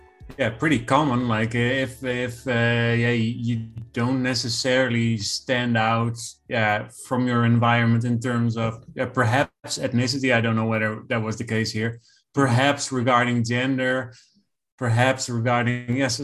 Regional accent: Netherlands; also born or lived in Belgium; I stood out a little bit because I was from the Netherlands, and in Belgium, they, well, in that part of Belgium where I was, they speak Dutch, but slightly different Dutch.

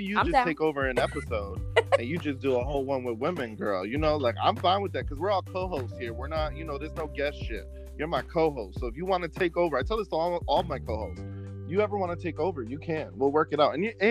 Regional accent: Waterbury, Connecticut, United States; I was raised in Connecticut, Waterbury, Connecticut, the poorest city.

